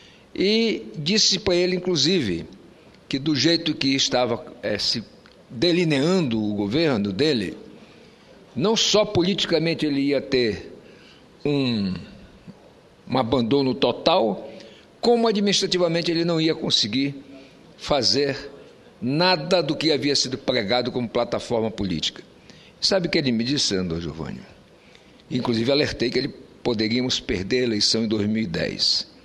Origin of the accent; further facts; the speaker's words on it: Roraima, Brazil; eu como roraimense, como homem nascido lá no estado, como homem que tenho tudo que tenho no estado de Roraima